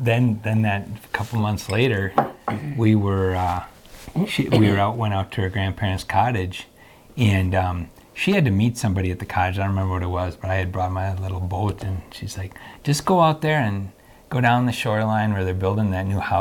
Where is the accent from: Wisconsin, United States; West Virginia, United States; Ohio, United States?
Wisconsin, United States; Eau Claire; I grew up in Eau Claire and fishing for smallmouth, and that's what I did all summer.